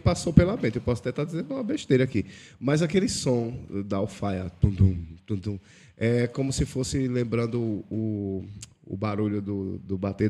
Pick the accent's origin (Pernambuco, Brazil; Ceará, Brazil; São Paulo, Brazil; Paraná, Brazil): Pernambuco, Brazil; Que está vendo que nós somos pernambucanos, o nosso sotaque é totalmente diferente e charmoso.